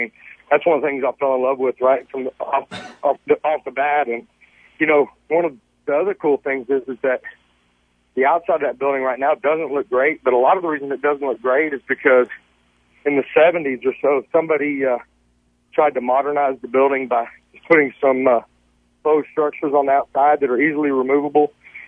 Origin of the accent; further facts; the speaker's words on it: Richardson, Texas, United States; my wife and I grew up in Richardson